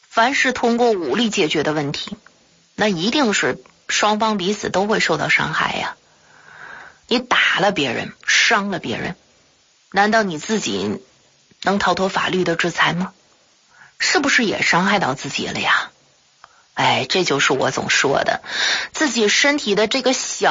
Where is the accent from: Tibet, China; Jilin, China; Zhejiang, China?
Tibet, China; Zetang; 我就是在敬老院里长大的孤儿，关于我的身世，在整个的西藏山南的泽当镇，那几乎是家喻户晓了啊